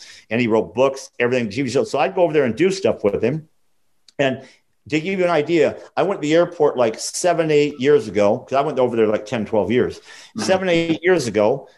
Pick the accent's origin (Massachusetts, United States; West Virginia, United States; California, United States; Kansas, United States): California, United States; I'm from California. I live near Malibu, that dirty little beach over the hill.